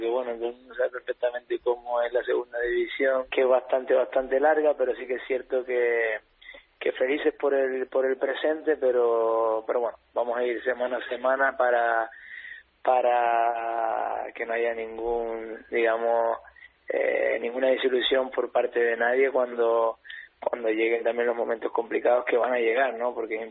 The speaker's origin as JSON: {"language": "Spanish", "region": "Canary Islands", "country": "Spain", "said": "la gente que somos de Tenerife"}